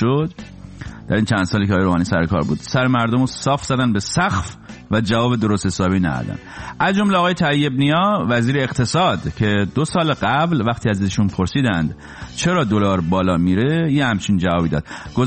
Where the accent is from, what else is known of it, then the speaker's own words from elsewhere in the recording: Iran; now in United States; پیش که من داشتم از ایران میومدم بیرون همین قیمت بود